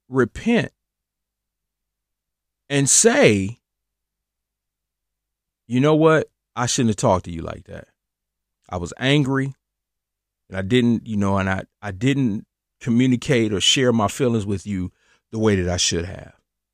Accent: Cleveland, Ohio, United States; You know, when I grew up back in Cleveland, Ohio, off the streets of Harvard Avenue

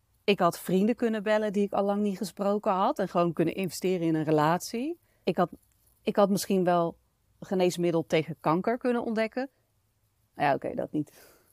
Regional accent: North Brabant, Netherlands; Zoals je misschien weet, ben ik een Brabantse. En dat heeft als voordeel dat je dicht op de Efteling zit.

